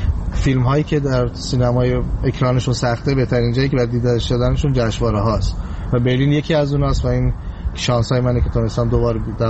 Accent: southern Iran, Iran; من خودم چون جنوبی هستم به اون منطقه خیلی علاقه بیشتری دارم، منطقه رو بهتر میفهمم

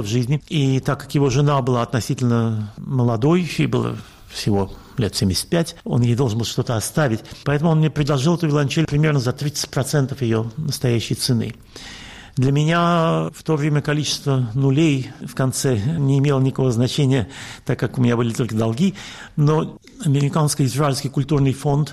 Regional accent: Russia; moved away as an adult; also born or lived in Latvia / Saint Petersburg / Moscow / Israel; now in Europe; я сам лично космополит. Я родился в Латвии, я учился в Петербурге и в Москве, в России вырос. Потом я эмигрировал в Израиль, живу я в Европе уже больше 30 лет.

